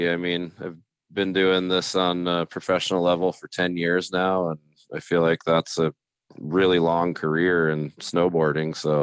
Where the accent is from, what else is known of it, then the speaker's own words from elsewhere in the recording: Fairbanks, Alaska, United States; I grew up in Fairbanks, Alaska, up in the interior, and that's where I first started snowboarding.